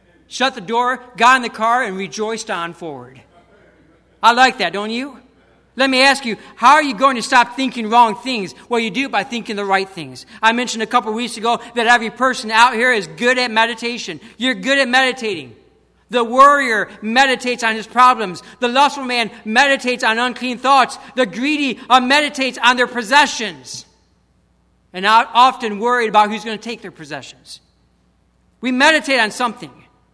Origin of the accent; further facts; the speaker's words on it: Michigan, United States; also born or lived in New England; You know, I grew up in Michigan, and I'm guilty of this